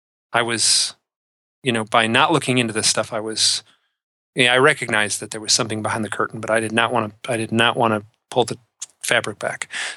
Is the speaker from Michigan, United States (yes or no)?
yes; Michigan, United States; it's a calm, beautiful night in the Midwest. I grew up near Detroit.